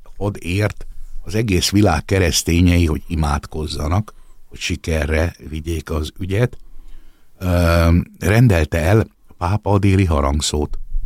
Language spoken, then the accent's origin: Hungarian; Győr, Győr-Moson-Sopron, Hungary; szoktam mondani, hogy nem is győri vagyok, hanem réfalusi